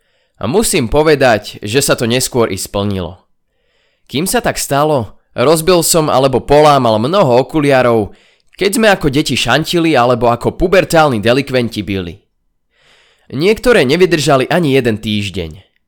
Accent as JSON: {"language": "Slovak", "region": "Moravia", "country": "Czechia", "tie": "born or raised there", "also_born_or_lived": "Bojnice, Slovakia", "said": "Narodil som sa v roku 1988 v Bojniciach. Neviem, ako je to možné, že práve tam, lebo sme žili na Morave."}